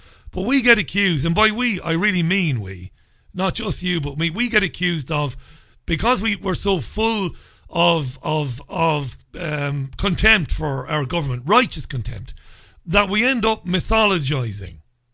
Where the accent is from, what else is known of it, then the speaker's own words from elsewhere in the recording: Ireland; now in United Kingdom; I'm an Irishman who lives in the UK. My government in Ireland